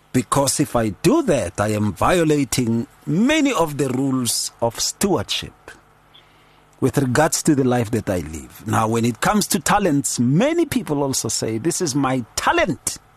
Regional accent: Atteridgeville, Gauteng, South Africa; I come from Attridgeville.

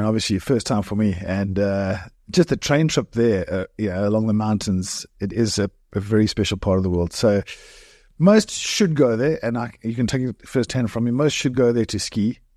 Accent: Durban, KwaZulu-Natal, South Africa; I was from Durban, so I'm not quite the terrain and the conditions that I was used to.

